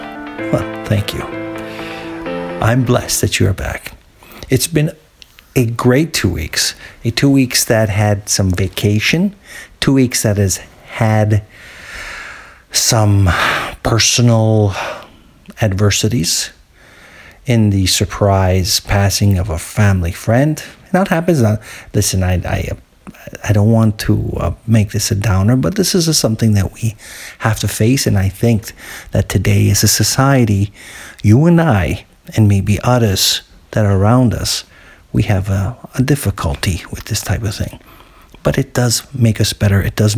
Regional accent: Canada; as a Canadian

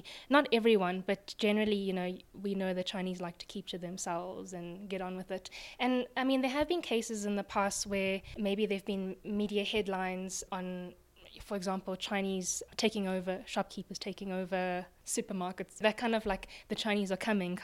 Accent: South Africa; when you say, well, I'm from South Africa and I'm part of the African delegation, the people on both sides were very confused.

